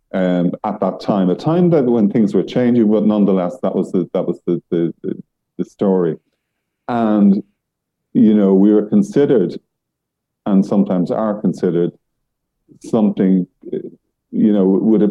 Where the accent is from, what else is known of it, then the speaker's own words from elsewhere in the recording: Dublin, Leinster, Ireland; I come from Dublin, and I grew up in an alcoholic household